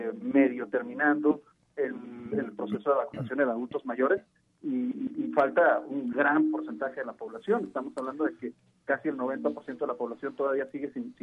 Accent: Mexico; Realmente creo que tenemos que hacer conciencia nosotros como mexicanos

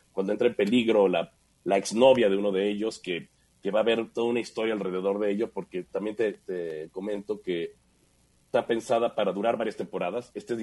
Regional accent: Mexico

